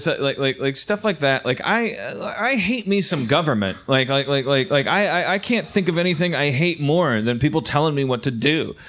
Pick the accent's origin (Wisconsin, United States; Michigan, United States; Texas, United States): Wisconsin, United States; growing up in Wisconsin, I'm part of some weird like federal machine